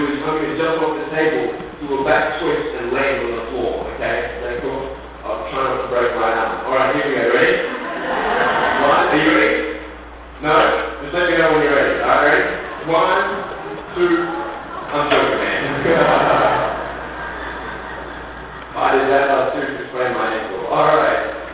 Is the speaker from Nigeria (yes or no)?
no; Australia; and I'm from Australia, and this morning I want to share with you my testimony